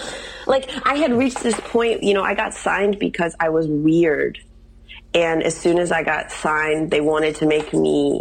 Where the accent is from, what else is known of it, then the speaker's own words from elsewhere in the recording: Midwest, United States; as I mentioned to you, I'm from the Midwest.